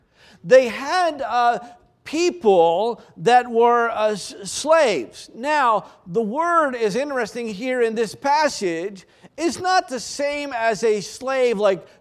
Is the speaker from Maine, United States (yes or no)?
yes; Maine, United States; I grew up in Maine